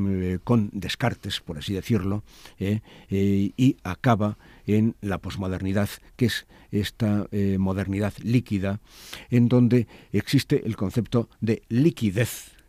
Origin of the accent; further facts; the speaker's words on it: Basque Country, Spain; Sí, bueno, soy vasco